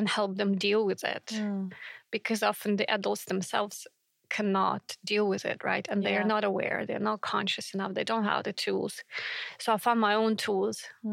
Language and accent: English; Baranovichi, Brest Region, Belarus; I grew up in a town called Baranovichi in the west of Belarus. It's between Brest and Minsk. In a very simple family. My parents are both working class people, you can say.